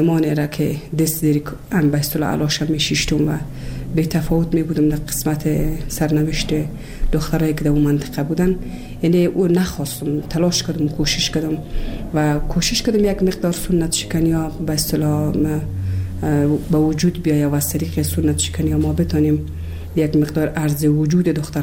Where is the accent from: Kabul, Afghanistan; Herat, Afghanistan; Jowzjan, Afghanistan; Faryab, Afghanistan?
Kabul, Afghanistan; also born or lived in Bamyan; از ولسوالی شیبر ولایت بامیان هستم. در سال 1356 در یک خانواده روشن فکر من در ولایت کابل به دنیا آمدم و تحصیلات خودم در کابل به پایان رسادم تا صنف 12